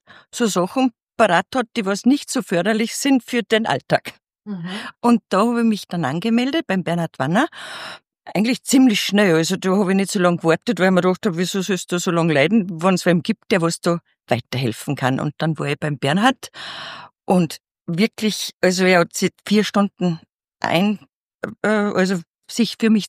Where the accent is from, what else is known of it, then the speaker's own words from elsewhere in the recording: Salzburg, Austria; Genau, ich komme aus dem Salzburger Land, das wird man gleich hören.